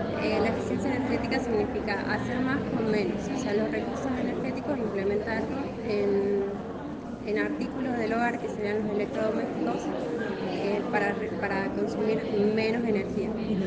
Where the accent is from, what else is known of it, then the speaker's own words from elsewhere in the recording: Perico, Jujuy, Argentina; Sí, soy de acá de Perico.